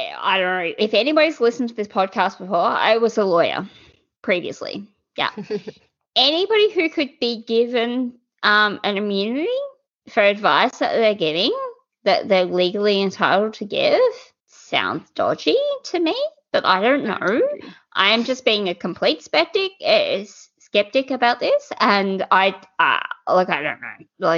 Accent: Australia; So I feel very privileged as an Australian to be able to sit here and know full well that if anything happens to me, I'm okay.

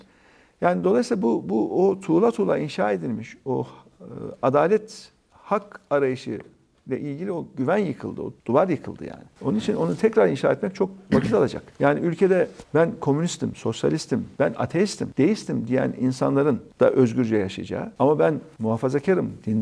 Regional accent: Ankara, Turkey; Ben Ankaralıyım, Ankara'da yaşıyorum.

